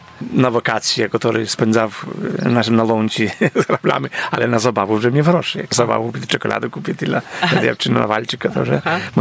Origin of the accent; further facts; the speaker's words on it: Hrdele, Podlaskie Voivodeship, Poland; born there; Urodził się w Hrdelach. To jest za Bielską, jechaty na Kilszczele. Ja pochodzę w ogóle z bardzo dużej rodziny. Wszyscy byli rolnikami. Moja mama jest z Hrdelu.